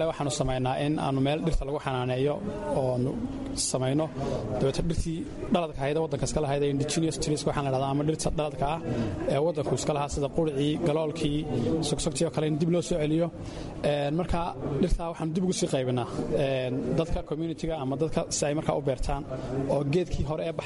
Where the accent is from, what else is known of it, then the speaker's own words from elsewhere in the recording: Somaliland, Somalia; waxaan ka socdaa Somaliland, gaar ahaan waxaan ka socdaa organization la yiraahdo Barwaaqo Floater Organization BFO.